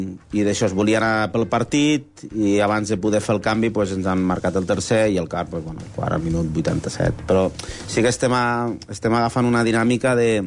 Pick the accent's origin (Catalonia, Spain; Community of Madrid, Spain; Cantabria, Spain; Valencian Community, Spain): Catalonia, Spain; Hospitalet; Vaig marxar perquè hi havia un projecte bonic al meu poble, Hospitalet.